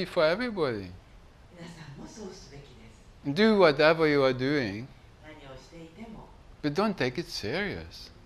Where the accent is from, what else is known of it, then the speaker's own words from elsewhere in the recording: Norway; born there; English is a second language; No, I was born in Norway. It's a very rich country like Japan.